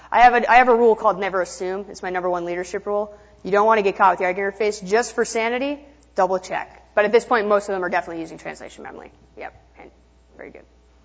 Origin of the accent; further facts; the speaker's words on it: Boston, Massachusetts, United States; I don't bite, I promise. Even though I'm from Boston.